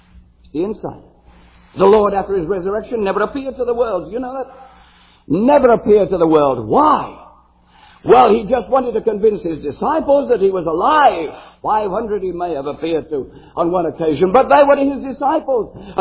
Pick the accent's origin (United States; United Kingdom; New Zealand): United Kingdom; Birmingham, West Midlands; I come from Birmingham, England, and we have two soccer teams in Birmingham, or football teams as we call them.